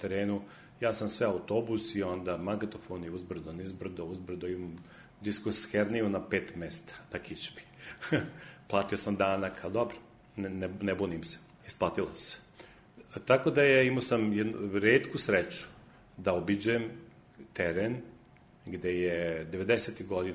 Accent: Belgrade, Serbia; ja sam Srbin, još iz Beograda

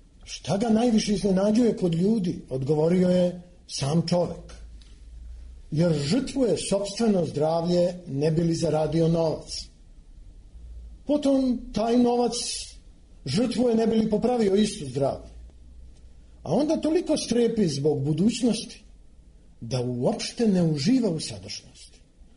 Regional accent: Belgrade, Serbia; born there; Rođen sam u Beogradu

